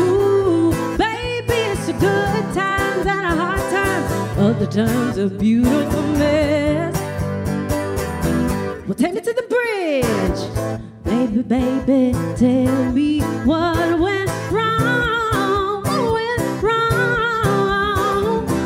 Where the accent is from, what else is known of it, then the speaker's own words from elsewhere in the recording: Jackson, Mississippi, United States; Happy to be back in Mississippi. I'm from Jackson originally, and so Mississippi is always home to me